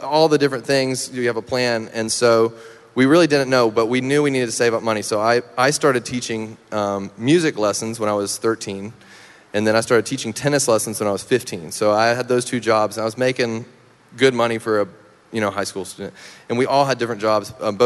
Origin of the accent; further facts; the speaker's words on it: Meridian, Mississippi, United States; In my hometown, yep, Meridian.